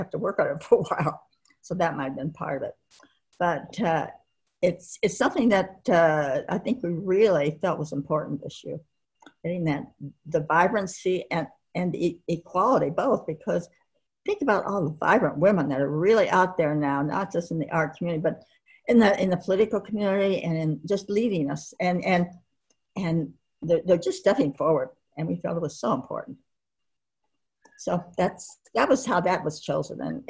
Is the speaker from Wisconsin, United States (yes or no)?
no; Illinois, United States; moved away; As I said, we grew up in Illinois, but I moved out here first, and then my parents followed me, so they lived kind of across the street from me.